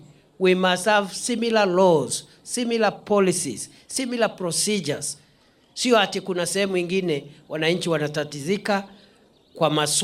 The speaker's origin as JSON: {"language": "Swahili", "country": "Kenya", "said": "Sisi ni wa Kenya."}